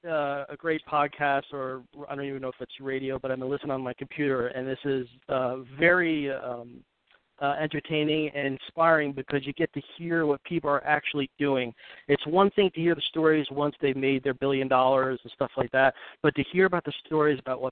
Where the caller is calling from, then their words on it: Asbury, New Jersey, United States; I'm calling from Asbury, New Jersey, not Asbury Park, sort of by the Clinton, New Jersey area.